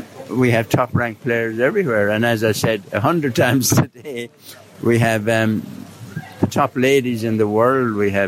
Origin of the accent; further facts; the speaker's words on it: Ireland; accent: Irish; And with my Irish accent, you'll recognize the duty-free industry in the world started at Shannon Airport in Ireland